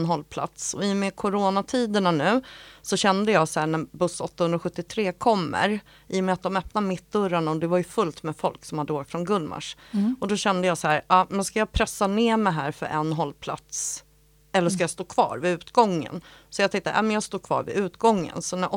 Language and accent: Swedish; Tyresö, Stockholm County, Sweden; Jag är ju uppväxt från Tyresö från början, bott här i mitt liv.